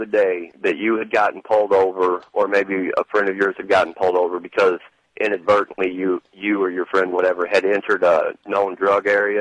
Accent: St. Louis, Missouri, United States; Okay, I'm from South St. Louis

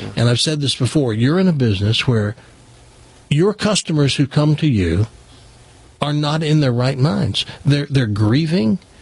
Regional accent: Tennessee, United States; born there; I was born in Tennessee. My parents continued to live in Tennessee. They went back after we came up here and lived out their days.

